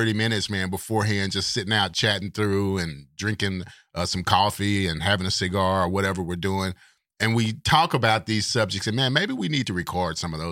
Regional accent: Texas, United States; Well, I'm used to this because I'm from Texas and I mispronounce about 90% of every word that you could possibly say.

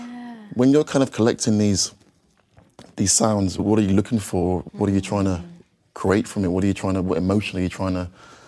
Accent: London, United Kingdom; as a British Nigerian in London

